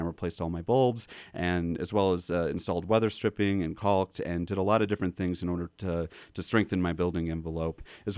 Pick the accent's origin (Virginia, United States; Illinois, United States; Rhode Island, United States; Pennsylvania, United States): Illinois, United States; Chicago; I come from the Chicagoland area, and I was raised on meat and potatoes.